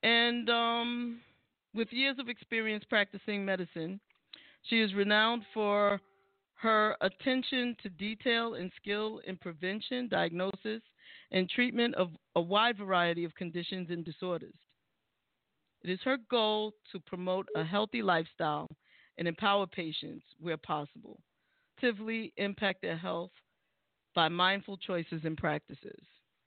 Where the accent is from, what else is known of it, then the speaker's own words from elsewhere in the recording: Bronx, New York, United States; You know, I'm from the Bronx, so that meant something to me.